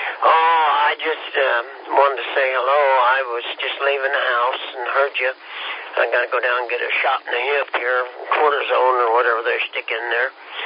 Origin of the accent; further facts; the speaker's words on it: Kansas, United States; I'm from Kansas.